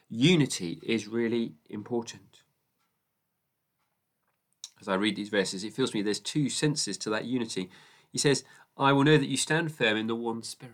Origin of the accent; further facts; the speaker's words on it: United Kingdom; Personally, I am a British citizen and I have a British passport to prove it. So part of my identity is that I'm British.